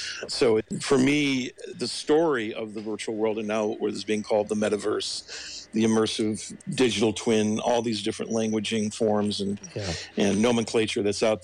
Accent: Ohio, United States; when I grew up in Ohio, I grew up in a very multifaceted political environment in Ohio

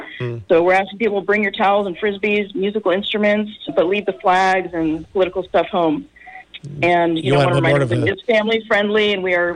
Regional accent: Santa Cruz, California, United States; born and raised in Santa Cruz and longtime activist.

